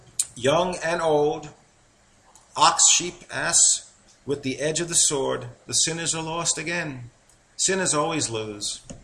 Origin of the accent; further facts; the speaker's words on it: New York, United States; accent: New York; It's hard to say it with my New York accent.